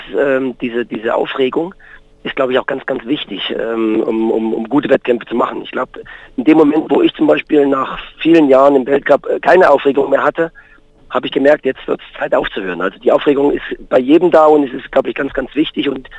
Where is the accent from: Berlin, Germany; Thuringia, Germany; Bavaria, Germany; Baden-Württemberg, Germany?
Thuringia, Germany; Großbreitenbach; ich bin in Großbreitenbach groß geworden. Da gab es eh nicht viel andere Sachen, die man machen konnte, außer Fußball noch.